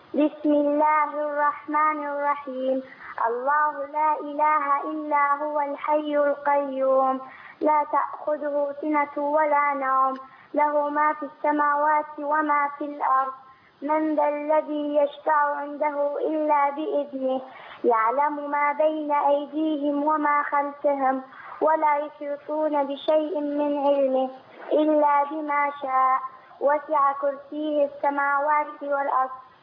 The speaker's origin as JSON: {"language": "Arabic", "country": "Saudi Arabia", "said": "من السعودية."}